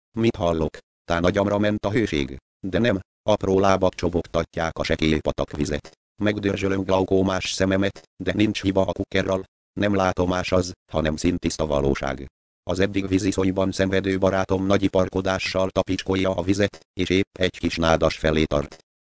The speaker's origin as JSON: {"language": "Hungarian", "region": "Budapest", "country": "Hungary", "tie": "born or raised there", "said": "én mégis, mint egy angyalföldi aszfaltbetyár nőttem fel."}